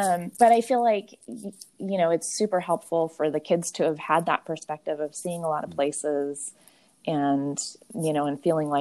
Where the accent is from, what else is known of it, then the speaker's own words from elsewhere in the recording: Pacific Northwest, United States; we're from the Pacific Northwest where it's, you know, 78 degrees and zero humidity.